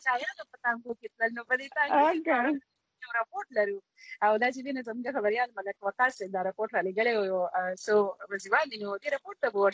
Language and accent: Pashto; Karachi, Sindh, Pakistan; زه خو په کراچۍ کې پیدا لوي شي